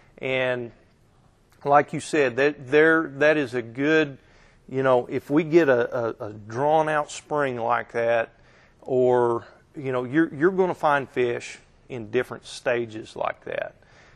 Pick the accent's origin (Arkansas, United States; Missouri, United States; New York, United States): Missouri, United States; I grew up on the southern end. I grew up in Long Creek Arm on Table Rock.